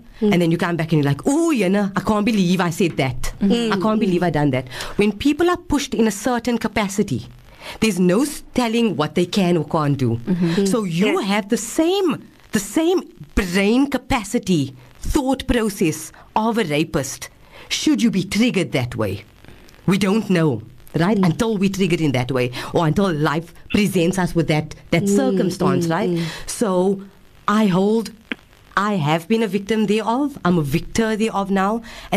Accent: India; I'm talking on behalf of, you know, my Indian community. I'm Indian, you know.

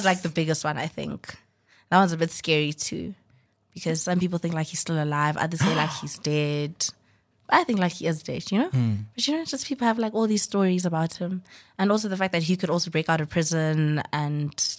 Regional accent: Rustenburg, North West, South Africa; I grew up in Rustenburg.

